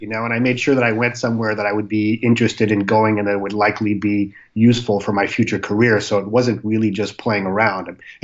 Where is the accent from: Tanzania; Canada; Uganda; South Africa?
Canada; I grew up in Canada, and so college was $1,500 a year.